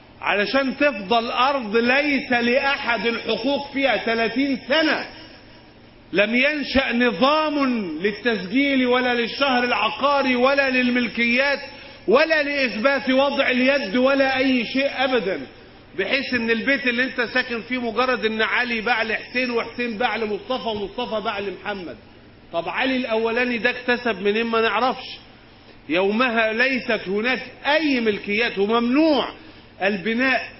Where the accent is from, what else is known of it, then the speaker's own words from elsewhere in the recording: Egypt; إحنا بلدنا مصر